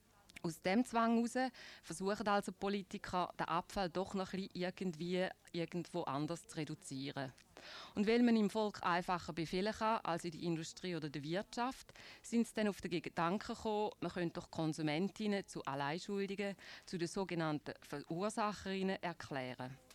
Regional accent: Switzerland; Und im Zurückbringen sind wir Schweizer wirklich einsame Spitze.

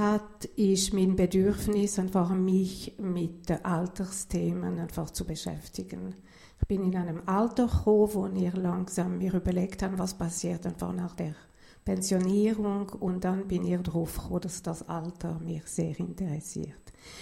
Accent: Lausanne, Vaud, Switzerland; weil ich bin in einer Familie aufgewachsen in Lausanne

